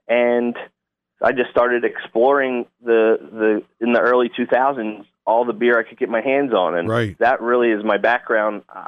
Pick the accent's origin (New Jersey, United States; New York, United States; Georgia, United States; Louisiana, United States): New Jersey, United States; now in Pasadena, United States; Originally grew up in New Jersey, South Jersey, right